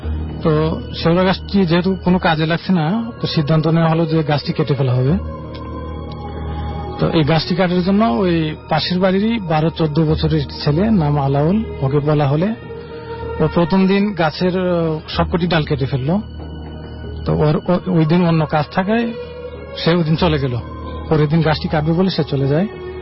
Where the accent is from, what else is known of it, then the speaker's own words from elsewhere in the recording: Uttar Charhamu, Sylhet Division, Bangladesh; now in Dhaka, Bangladesh; তো আমার গ্রামের বাড়ি হচ্ছে হবিগঞ্জ সদর উপজেলার উত্তর চরহামু গ্রামে।